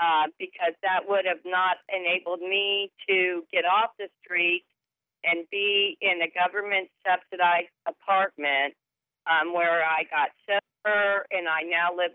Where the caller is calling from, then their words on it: Cincinnati, Ohio, United States; I'm calling from Cincinnati, and I watch the show all the time